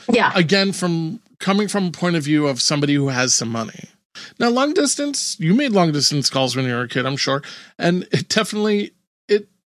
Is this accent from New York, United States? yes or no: yes; Five Towns, New York, United States; I grew up in the Five Towns.